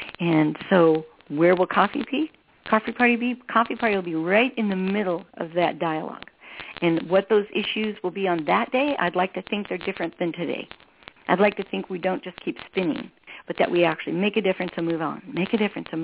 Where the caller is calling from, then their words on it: Kapulina, Hawaii, United States; I'm in Hawaii today. I'm calling in from Kapulina on the north end of the Hamakua coast on Big Island.